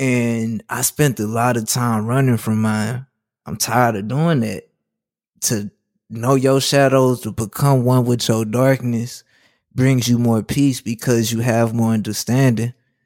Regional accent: Chicago, Illinois, United States; it was always cool that … had so much love from my hometown, being from Chicago.

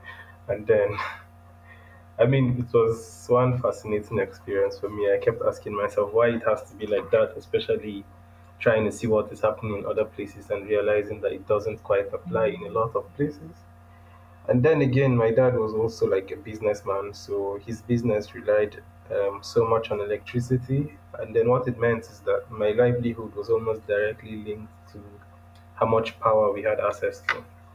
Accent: Ebonyi, Nigeria; also born or lived in Jos, Nigeria; I'm Nigerian from the southeastern part of Nigeria, from Ebonyi State to be precise. So I was born in Jos, Plateau State, so a family of five people.

